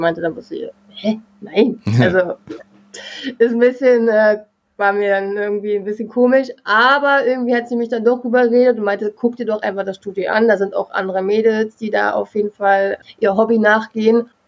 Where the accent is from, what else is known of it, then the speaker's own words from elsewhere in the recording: Berlin, Germany; Ja, ich bin richtige Berlinerin.